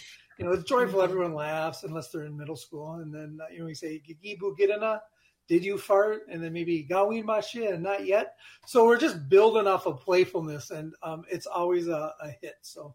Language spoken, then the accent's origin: English; Leech Lake, Minnesota, United States; So I'm Ojibwe, right? I'm from Leech Lake. That's my wheelhouse.